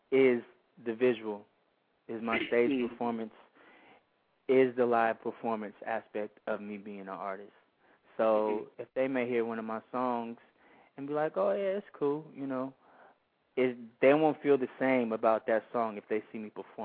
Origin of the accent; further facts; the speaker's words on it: Berkeley, California, United States; Growing up in Berkeley, you see everything. Growing up in the Bay Area, you see everything.